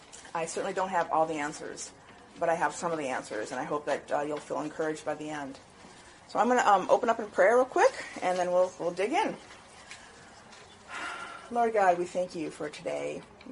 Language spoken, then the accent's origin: English; Madison, Wisconsin, United States; I'm from the Madison area.